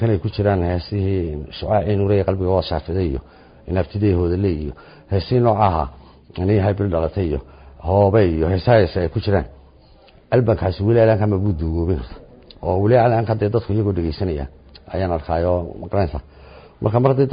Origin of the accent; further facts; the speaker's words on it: Hargeisa, Woqooyi Galbeed, Somalia; born there; waxaan ku dhashay magaalada Hargeysa waxaan dhashay sanadkii 1960